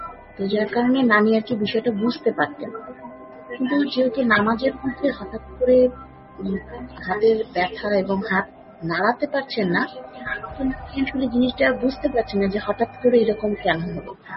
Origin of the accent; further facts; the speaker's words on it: Dhaka, Dhaka Division, Bangladesh; আমি বড় হয়েছি ঢাকা ক্যান্টনমেন্টের ভেতরে, সেটা একাডেমিক কুর্মিটোলা ক্যান্টনমেন্ট বা নতুন এয়ারপোর্টের পেছন সাইড যেটা বলে।